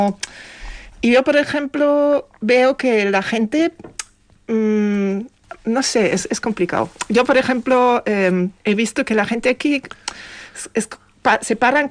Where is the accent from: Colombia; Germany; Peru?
Germany; Bavaria; Spanish is a second language; now in Spain; cuando yo vine de Baviera, que Baviera también es una zona muy tradicional, muy, muy folclórica, por decirlo.